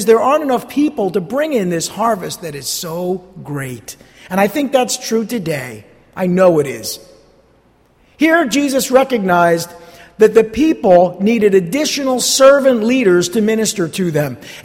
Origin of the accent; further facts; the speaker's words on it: New Jersey, United States; I was very fortunate growing up in New Jersey to spend my summers in Sussex County in the 70s.